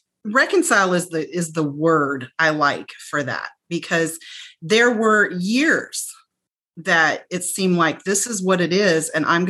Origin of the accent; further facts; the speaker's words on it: Omaha, Nebraska, United States; And so in my case, I grew up here in Omaha, Nebraska, just middle class.